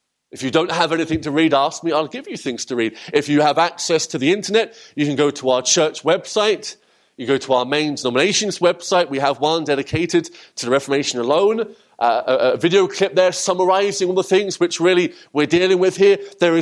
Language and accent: English; England, United Kingdom; That is like me, as an English person, celebrating the 4th of July.